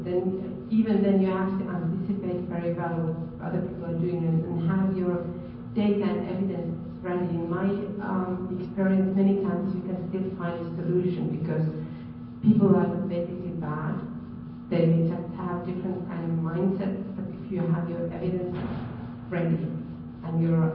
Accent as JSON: {"language": "English", "country": "Finland", "said": "from Finland, and I also work with Have No Policies"}